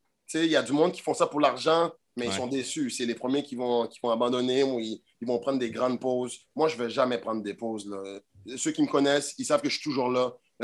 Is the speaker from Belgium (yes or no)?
no; Montreal, Quebec, Canada; Moi, je viens de Montréal, Rivière-des-Prairies.